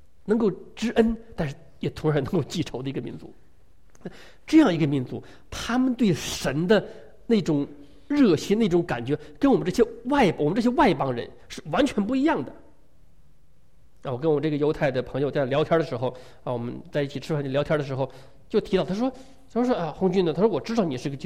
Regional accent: China; 他知道我是中国人

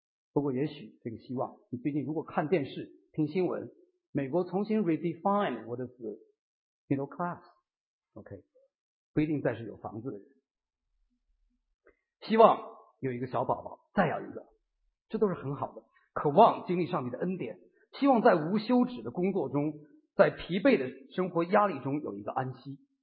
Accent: Loess Plateau, China; 我在黄土高原挣扎长大，所以在兰州往西走一点就到整个大陆最大的戈壁滩和沙漠

